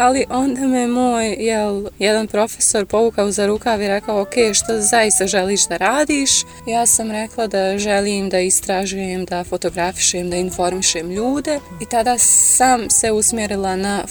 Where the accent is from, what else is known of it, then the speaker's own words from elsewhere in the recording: Zenica, Federation of Bosnia and Herzegovina, Bosnia & Herzegovina; born there; moved away; Rođena sam u Zenici i nekako možda najzanimljiviji dio mog života počinje 97. godine kada odlazim u Ameriku. I mislim, da naglasim, nije bilo jednostavno, ja nisam željela napustiti svoj grad